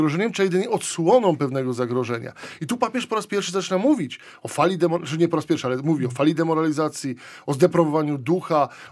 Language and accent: Polish; Tarnów, Lesser Poland, Poland; kiedy papież przyjeżdża do Tarnowa, to jest moje rodzinne miasto